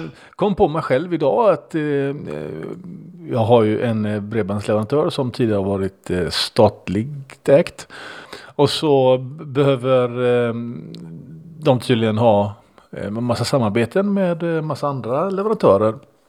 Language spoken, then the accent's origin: Swedish; Gothenburg, Västra Götaland County, Sweden; accent: Gothenburg dialect; tycker ju själv inte att jag pratar speciellt mycket göteborgska när jag pratar. Men när jag lyssnar på mig själv så inser jag att det är svårt att missta att jag kommer från Göteborg.